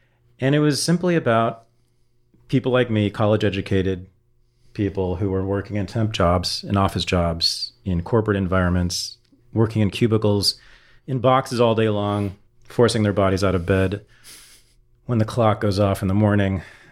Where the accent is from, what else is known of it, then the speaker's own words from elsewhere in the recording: California, United States; in my hometown, Bay Area